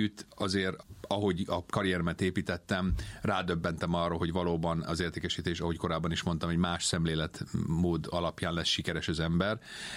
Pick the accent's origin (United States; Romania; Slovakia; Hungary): United States; Igen, hát ugye én az Egyesült Államokban születtem, ott nőttem fel, magyar szülők gyermeke vagyok